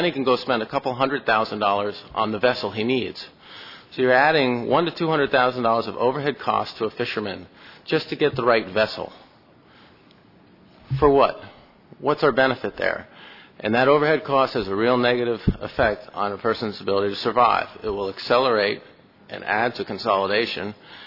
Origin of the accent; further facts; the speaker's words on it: Newport, Rhode Island, United States; I'm a Gilnetter from Newport, Rhode Island.